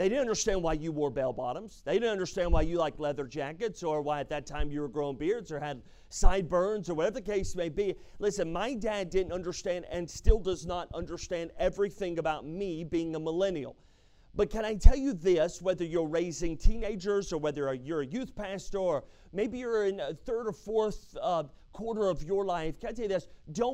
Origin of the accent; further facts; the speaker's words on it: North Carolina, United States; also born or lived in Alabama, United States / West Virginia, United States; now in California, United States; Spent the majority of my life growing up in North Carolina and Alabama. I pastored for the last 10 years in the state of West Virginia